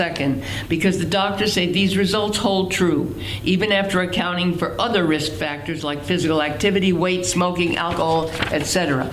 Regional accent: Brooklyn, New York, United States; born there; And listen, I was born in Brooklyn. When people born in Brooklyn talk, they raise their voice and they project.

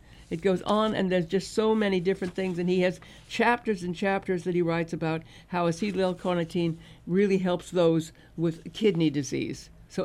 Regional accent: Brooklyn, New York, United States; born there; Brooklyn, where I'm born.

